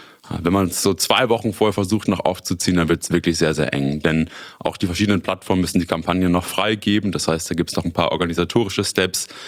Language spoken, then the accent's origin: German; Münster, North Rhine-Westphalia, Germany; ich bin 27 Jahre alt, komme gebürtig aus Münster, habe hier auch damals Abitur gemacht und bin dann nach meiner Schule nach Osnabrück für das Studium gegangen